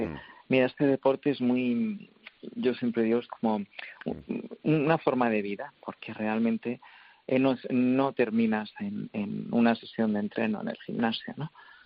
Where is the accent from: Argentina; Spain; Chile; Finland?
Spain; Soy la primera española, como muy bien habéis dicho, en toda la historia